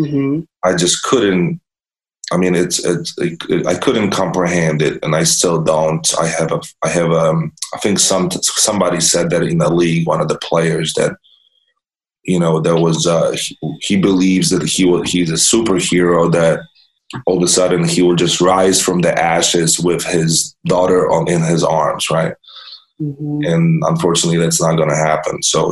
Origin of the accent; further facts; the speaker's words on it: Poland; I grew up in Poland